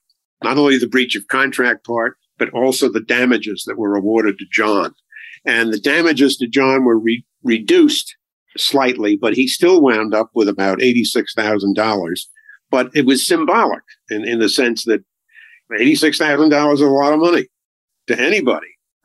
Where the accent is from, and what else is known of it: Long Island, New York, United States; born or raised there